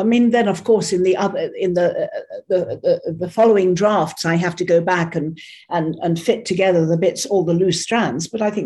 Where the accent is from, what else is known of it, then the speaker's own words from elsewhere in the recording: South East England, United Kingdom; I grew up in England, in Kent, to an Irish mother and a partly Irish father.